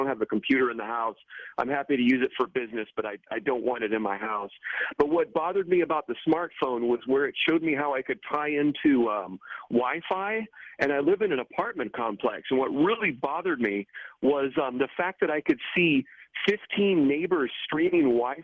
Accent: Selah, Washington, United States; up in my hometown in Washington State, Selah, Washington

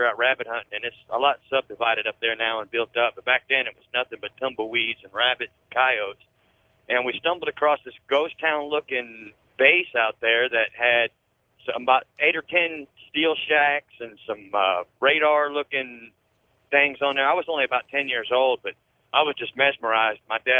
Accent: Albuquerque, New Mexico, United States; I'm originally from Albuquerque. Grew up there all my life.

